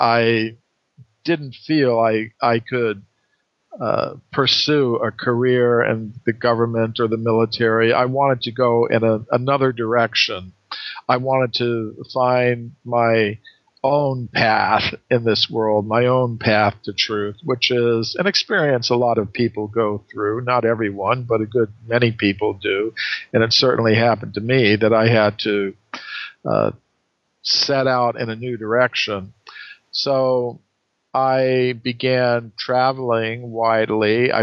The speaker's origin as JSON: {"language": "English", "country": "United States", "tie": "born there", "said": "I was born in 1948 in the United States."}